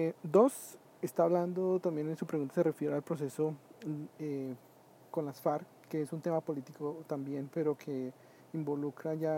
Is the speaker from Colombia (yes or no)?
yes; Colombia